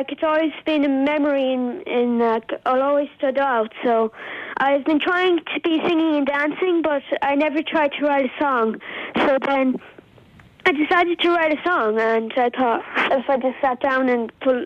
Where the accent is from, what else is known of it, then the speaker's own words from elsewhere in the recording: Rossaveal, Connacht, Ireland; I'm from Rosavie.